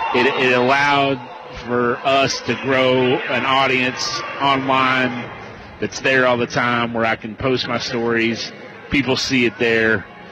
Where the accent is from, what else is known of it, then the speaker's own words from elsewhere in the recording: Bowling Green, Kentucky, United States; when I was growing up in Bowling Green, going to Bowling Green High School